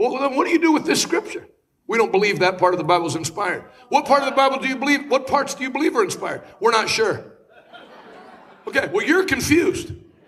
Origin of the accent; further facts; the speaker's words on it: Maine, United States; I grew up in Maine. Maine is East Coast Washington.